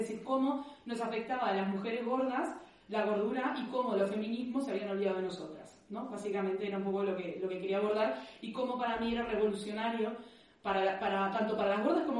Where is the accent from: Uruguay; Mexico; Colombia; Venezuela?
Uruguay; now in Canary Islands, Spain; por acento se dan cuenta, soy sudaca, ¿no? Soy uruguaya. Vivo en Canarias, estoy de visita